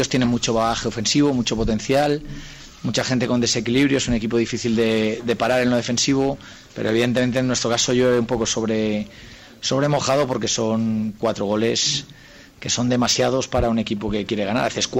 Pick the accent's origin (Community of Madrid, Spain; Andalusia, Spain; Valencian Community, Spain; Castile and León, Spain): Valencian Community, Spain; los dos somos valencianos